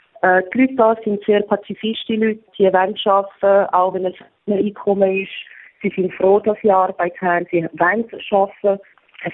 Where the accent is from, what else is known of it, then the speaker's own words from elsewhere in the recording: Switzerland; moved away as an adult; also born or lived in Scotland / Dubai; now in Africa; Die Schweiz ist meine Heimat. Ich werde die Schweiz nie vergessen. Die Schweiz ist wo meine Familie ist, wo meine Freunde sind.